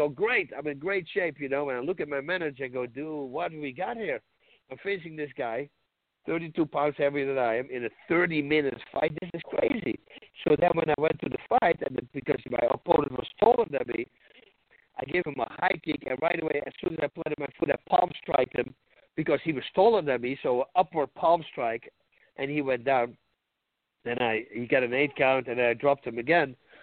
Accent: Netherlands; So I'm from Holland. I come from Thai boxing.

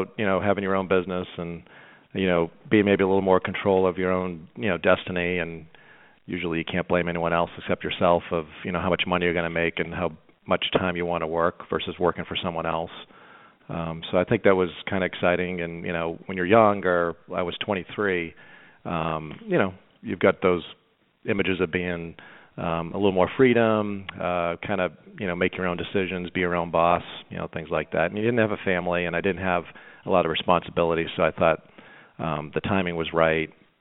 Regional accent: Boston, Massachusetts, United States; now in Charlotte, United States; Yeah, I was originally from Boston

